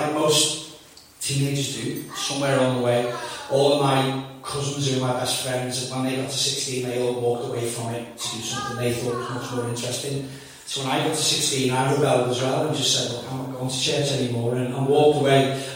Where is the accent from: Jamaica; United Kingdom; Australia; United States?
United Kingdom; Birkenhead, North West England; born there; I was born in Birkenhead, which is on the Whittle, if you don't know it. We're about 4 hours drive. We're about 4 miles drive from Liverpool city centre